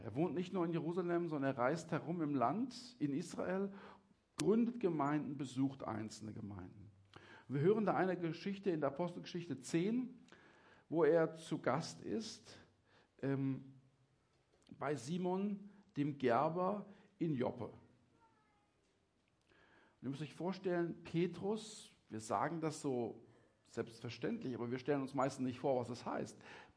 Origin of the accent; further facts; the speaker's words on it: Mainz, Rhineland-Palatinate, Germany; Wo ich herkomme, hat man zu so Leuten gesagt, die haben ein richtiges Schlappmaul. Noch nie gehört? So ein richtiges Mainzer-Schlappmaul.